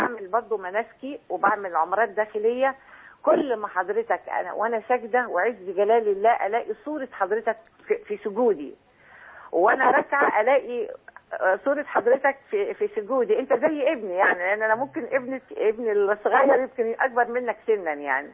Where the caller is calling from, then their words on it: Suez, Suez Governorate, Egypt; واحنا عندنا في السويس هنا بيبقى مش متاح